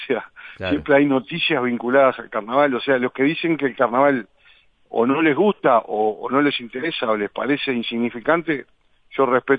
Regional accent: Parque Posadas, Buenos Aires Province, Argentina; Yo sí recuerdo que me crié en el Parque Posadas, en Aires Puros

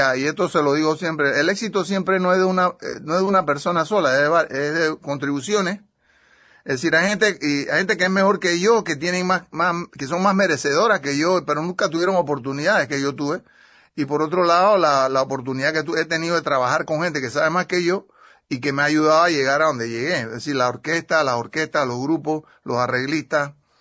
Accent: Panama; moved away

